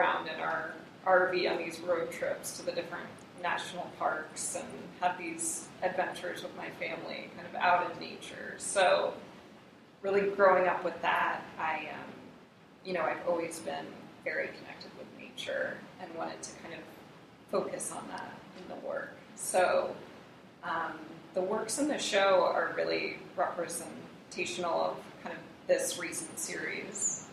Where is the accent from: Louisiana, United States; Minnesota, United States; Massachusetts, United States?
Minnesota, United States; Wayzata; moved away as an adult; now in Los Angeles, United States; I grew up in Wayzata, Minnesota, and went to RISD, the Rhode Island School of Design, and graduated from there back in 2008, and shortly after moved to Los Angeles.